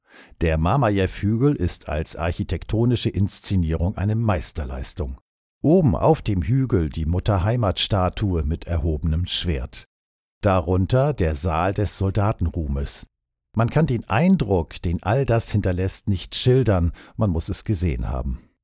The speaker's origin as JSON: {"language": "German", "country": "Germany", "lives_now": "Russia", "said": "Aber mein Deutschsein wurde noch nie mit Faschismus gleichgesetzt"}